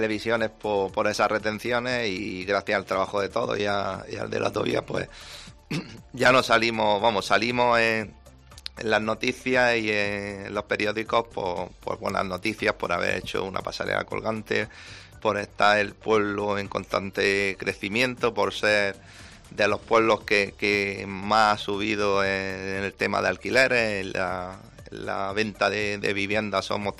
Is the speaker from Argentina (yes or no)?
no; Torrenueva Costa, Andalusia, Spain; ese cambio tan importante para mi pueblo, para el pueblo de Torrenueva Acosta.